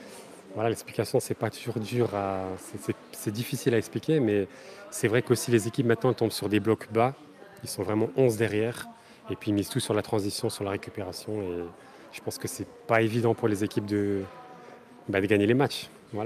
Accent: France; en tant que Français, on s'attendait à un peu mieux quand même de l'équipe de France.

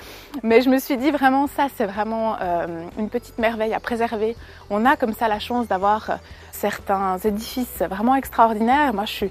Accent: Neuchâtel, Switzerland; accent: Neuchâtel; j'ai un fort accent neuchâtelois, mais en réalité, je suis à moitié italienne, sicilienne même, pour être plus précise, du côté de mon papa.

